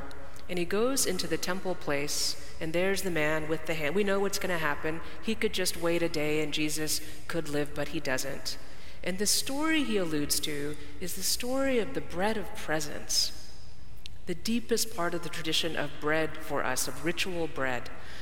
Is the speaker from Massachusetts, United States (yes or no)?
no; Garland, Texas, United States; So I'm from Garland, Texas, where we speak English. And I was taught English by my parents, who were taught British English and speak it with Indian accents, South Indian accents.